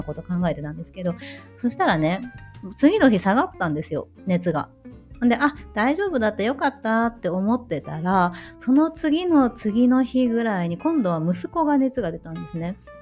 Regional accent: Tokushima, Japan; now in Germany; 私の実家がある徳島に、東京から移動したんですけれど

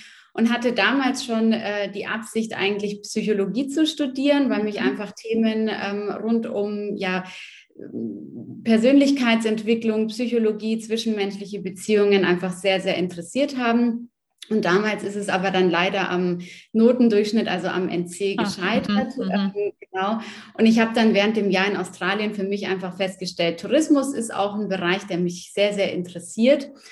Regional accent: Munich, Bavaria, Germany; bin aus München und bin 27 Jahre alt

